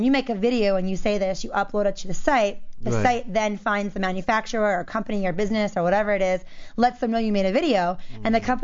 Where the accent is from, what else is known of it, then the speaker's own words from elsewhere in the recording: Maryland, United States; also born or lived in New York; I grew up in Maryland, but then I went to New York for a while. That's where I got started.